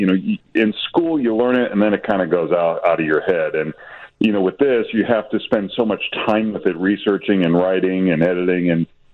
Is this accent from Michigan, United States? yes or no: no; Lynn, Massachusetts, United States; there's a limerick or poem about my hometown that wherever you go in Boston, if you say you're from Lynn, people will always say, Lynn, Lynn, the city of sin